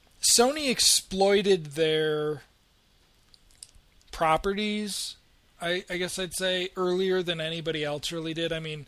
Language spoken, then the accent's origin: English; Chicago, Illinois, United States; growing up in Chicago, there's people love Ebert there